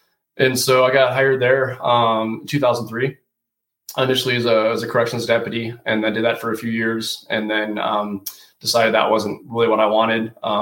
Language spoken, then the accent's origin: English; United States; And monetary wise, it just made more sense for me being an American to move down to Washington State.